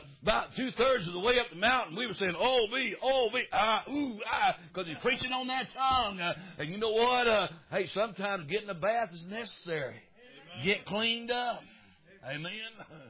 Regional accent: Florida, United States; when I was a boy, born and raised in Northwest Florida, right above Pensacola, and that ground down there is pretty easy to dig.

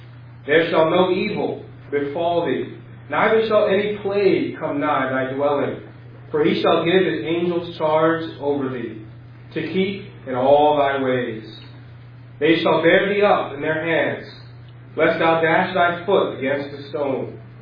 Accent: Elmont, New York, United States; Now, obviously, I grew up here in Elmont, and I remember the first few weeks, there was that feeling of being homesick.

